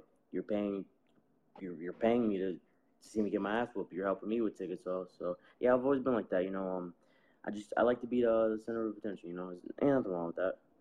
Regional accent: Camden, New Jersey, United States; Camden, yeah.

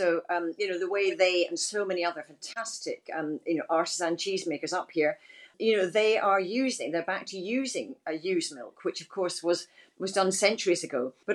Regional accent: Dundee, Scotland, United Kingdom; it was kind of invented in Dundee, my hometown, in the 1920s.

